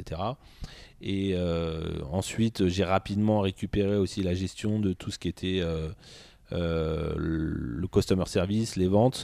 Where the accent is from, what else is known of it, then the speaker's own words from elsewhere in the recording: Tours, Centre-Val de Loire, France; Ça, c'était à Tours. Donc, je suis originaire de Tours.